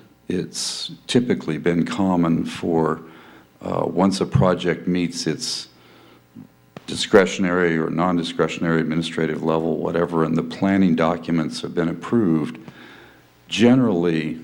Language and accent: English; Morro Bay, California, United States; from Morro Bay.